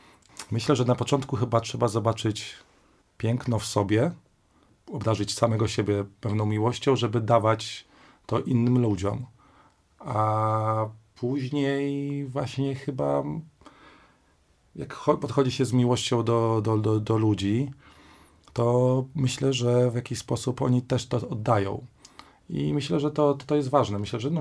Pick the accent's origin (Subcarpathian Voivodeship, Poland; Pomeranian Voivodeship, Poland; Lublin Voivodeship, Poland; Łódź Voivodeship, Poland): Lublin Voivodeship, Poland; Lublin; Ja urodziłem się w Lublinie i tam spędziłem większość mojego życia młodego, wczesnego. I natomiast wtedy wyjechałem na wieś, niedaleko granicy z Ukrainą.